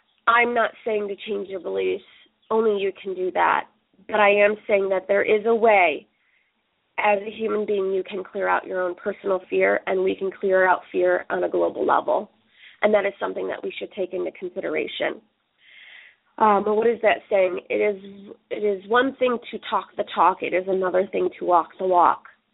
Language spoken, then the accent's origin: English; Dearborn, Michigan, United States; born there; It doesn't matter, that I was born in Dearborn and you were born in Tampa.